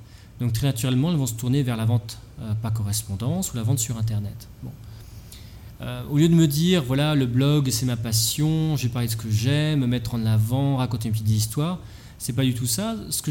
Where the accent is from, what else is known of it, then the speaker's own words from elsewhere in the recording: France; donc je suis français, j'ai 39 ans, je vis en fait entre les Antilles et l'Indonésie, c'est-à-dire entre l'île de Saint-Barthélemy aux Antilles et l'île de Bali en Indonésie